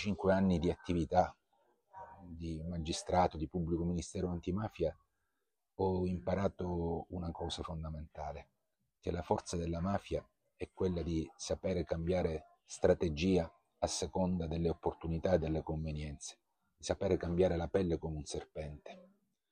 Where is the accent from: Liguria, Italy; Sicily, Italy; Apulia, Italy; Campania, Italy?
Sicily, Italy; Palermo; Da noi in Sicilia. Io sono siciliano, sono palermitano.